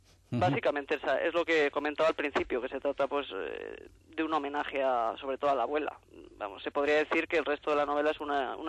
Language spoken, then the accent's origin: Spanish; Valladolid, Castile and León, Spain; yo soy de Valladolid y prácticamente sobre todo la primera parte de la novela transcurre en Castilla